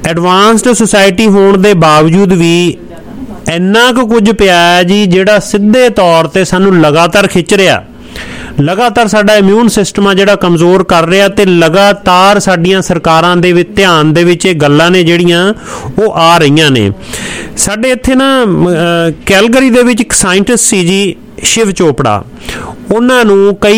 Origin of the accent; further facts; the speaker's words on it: Punjab, India; ਅਸੀਂ ਪੰਜਾਬ ਤੋਂ ਆਏ ਹਾਂ, ਸਾਡਾ ਜਿਹੜਾ ਦਿਲ ਆ ਉੱਥੇ ਹੀ ਪਿਆ ਹੁੰਦਾ